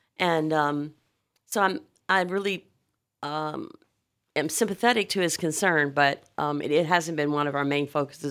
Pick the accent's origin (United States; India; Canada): United States; New Orleans, Louisiana; And I come from New Orleans, and I kind of hate to throw my hometown under the bus, but they don't have an aquifer